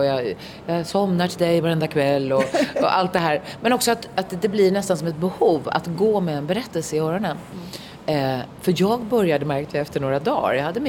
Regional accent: Stockholm, Stockholm County, Sweden; jag infödd stockholmare

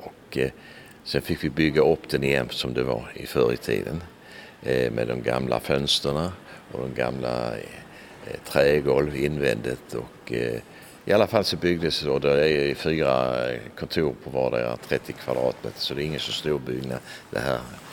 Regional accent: Malmö, Skåne, Sweden; Nej, jag är ursprungligen från Malmö, född i Malmö.

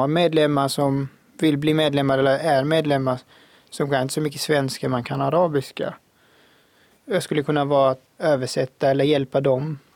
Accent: Iraq; Jag kommer från Irak.

